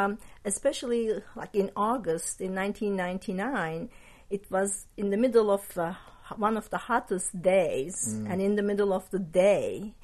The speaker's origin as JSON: {"language": "English", "country": "Turkey", "second_language": "English", "said": "So, because I'm originally from Turkey, so because I speak the language, they asked me to help."}